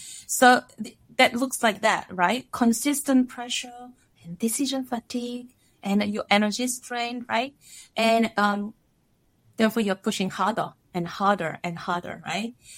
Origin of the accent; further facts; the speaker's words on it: South Korea; English is a second language; moved away as an adult; also born or lived in Paris, France; So I was born in Korea and lived in Korea for 19 years.